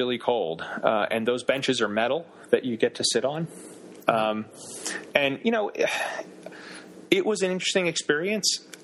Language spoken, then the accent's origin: English; Massachusetts, United States; I'm from Massachusetts, so I'm pretty used to the cold.